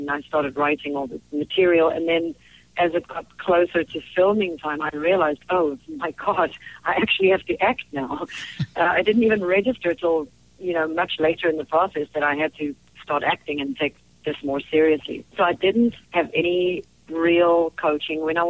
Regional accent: South Africa; I think growing up in South Africa really molded me into the woman I am today.

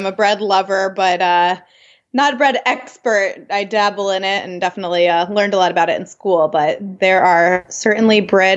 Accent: Wayne, New Jersey, United States; I was born and raised in New Jersey. I currently live in Morris County with my husband, but I grew up in Wayne going out to eat in Montclair.

